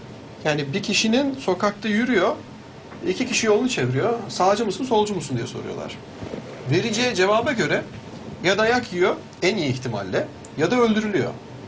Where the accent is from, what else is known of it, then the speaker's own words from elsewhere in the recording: Ankara, Turkey; ben Ankara'da doğdum büyüdüm.